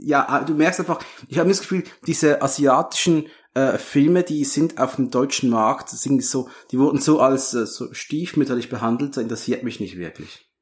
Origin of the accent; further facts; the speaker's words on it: Switzerland; bei uns in der Schweiz, da gab's als ich noch ein Kind war